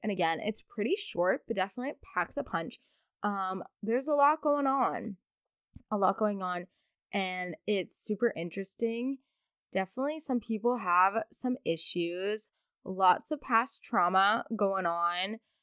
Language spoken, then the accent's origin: English; Kentucky, United States; I love how I'm saying Southern charm and I'm literally from Kentucky. I don't know, I don't consider myself that Southern. I guess some people would say otherwise. Some people would say I have an accent.